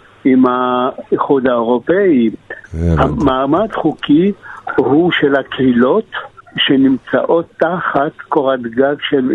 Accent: France; לא, אני בא מצרפת.

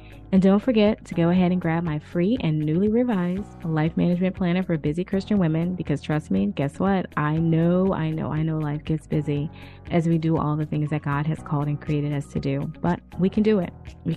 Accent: New Orleans, Louisiana, United States; I'm from the South. I'm from New Orleans. So we say soft drinks.

